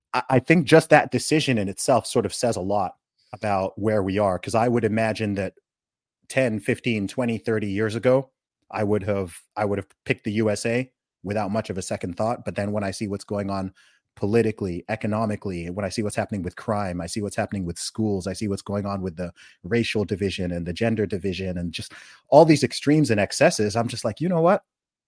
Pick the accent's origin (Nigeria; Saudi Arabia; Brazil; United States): Saudi Arabia; born or raised there